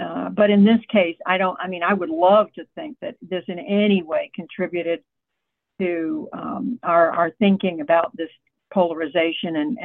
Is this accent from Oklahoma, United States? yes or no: yes; Oklahoma, United States; born there; also born or lived in Germany / Taiwan / Georgia / North Carolina; now in Washington, United States; I was raised as a military brat. My father was in the Army. We lived around the world. I was born in Oklahoma, but we lived in Germany and Taiwan and a number of Army bases around the United States.